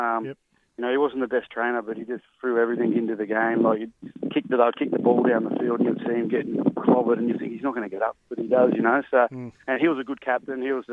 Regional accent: New South Wales, Australia; I grew up on the Central Coast and used to love watching the Newcastle Knights.

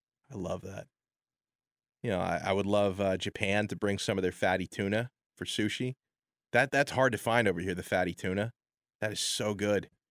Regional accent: Canada; I'm Canadian.

